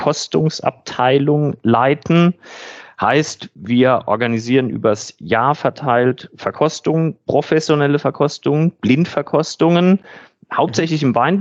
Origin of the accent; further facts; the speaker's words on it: Neustadt an der Weinstraße, Rhineland-Palatinate, Germany; born there; ich komme tatsächlich gebürtig aus Neustadt an der Weinstraße